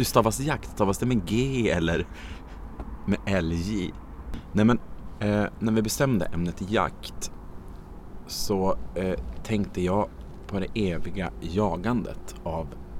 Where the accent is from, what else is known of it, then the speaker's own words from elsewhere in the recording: Norrland, Sweden; för att jag är från Norrland.